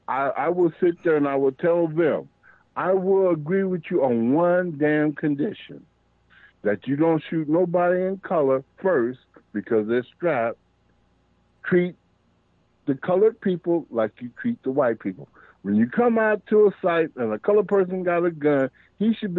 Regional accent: United States; I'm like this. I am an American.

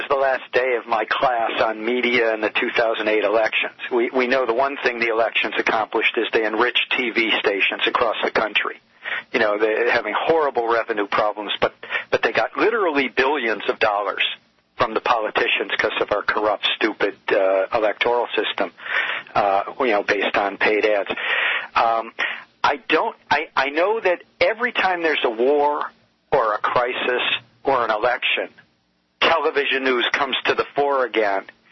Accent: Detroit, Michigan, United States; or the auto workers that I grew up with in Detroit

